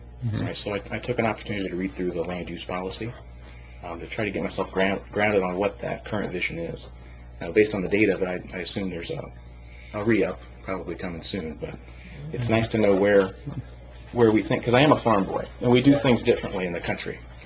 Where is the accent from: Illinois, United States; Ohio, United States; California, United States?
Ohio, United States; Greenville; now in Sylvania, United States; I'm a farm boy at heart. I grew up in Greenville, Ohio.